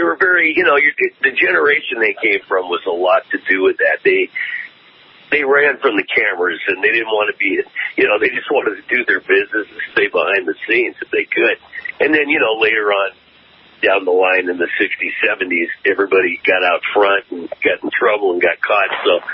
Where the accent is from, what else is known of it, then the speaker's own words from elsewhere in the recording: Tacoma, Washington, United States; Well, I grew up in Tacoma, Washington, which back in the 70s wasn't really known for the mob.